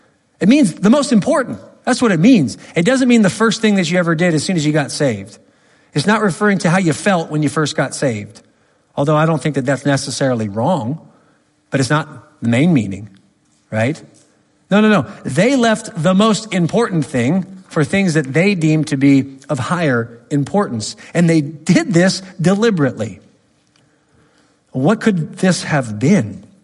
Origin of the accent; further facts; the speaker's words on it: California, United States; I'm from California, by the way, so I can say that.